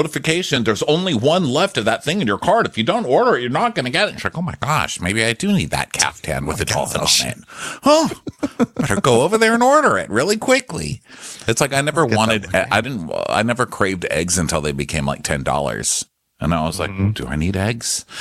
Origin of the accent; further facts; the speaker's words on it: the South, United States; I'm from the South. We do a little honey, sugar, sweetie. Hey there, hun.